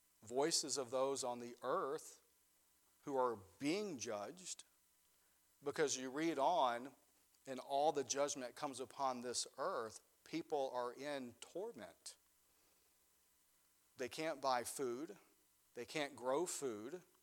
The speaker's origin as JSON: {"language": "English", "region": "Mississippi", "country": "United States", "tie": "born or raised there", "said": "Here in Michigan, the thunder isn't all that awesome, but where I grew up in Mississippi, when it thundered, it shook your house."}